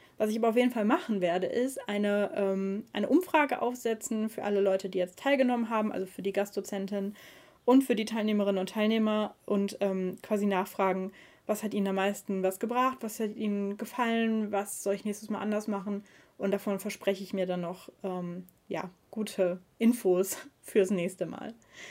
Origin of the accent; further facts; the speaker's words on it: North Rhine-Westphalia, Germany; kommst in die Pötte, wie man bei uns im Ruhrpott sagt.